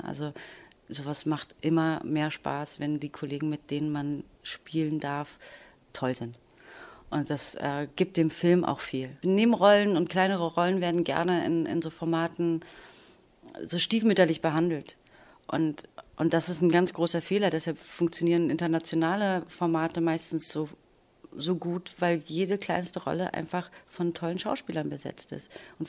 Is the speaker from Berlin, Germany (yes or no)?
yes; Schöneberg, Berlin, Germany; also eben in Schöneberg, wo ich aufgewachsen bin, zur Schule gegangen bin und alles, war herrlich.